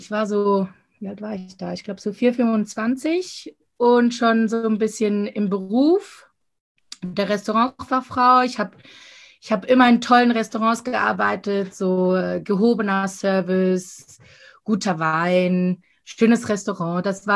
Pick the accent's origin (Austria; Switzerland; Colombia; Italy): Switzerland; Winterthur, Zurich; ich komme aus Winterthur